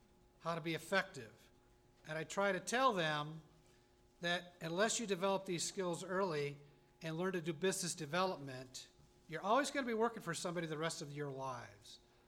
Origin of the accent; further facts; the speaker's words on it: Cleveland, Ohio, United States; I'm from Cleveland, Ohio, and I practice law, and I sell.